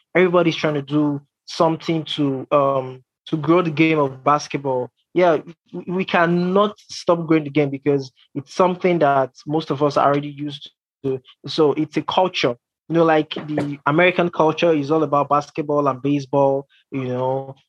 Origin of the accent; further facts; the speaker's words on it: Nigeria; Nigeria, my home country.